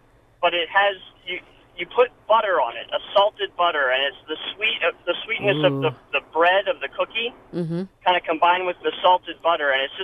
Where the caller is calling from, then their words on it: Easton, United States; Oh, yeah. Hi. I'm from Easton.